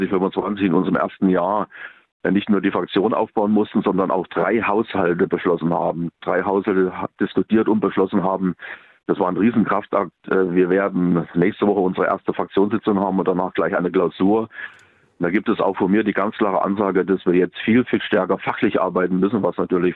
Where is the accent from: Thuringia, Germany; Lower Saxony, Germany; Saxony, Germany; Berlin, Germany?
Thuringia, Germany; ich glaube, wir sind als Thüringer sowieso dafür bekannt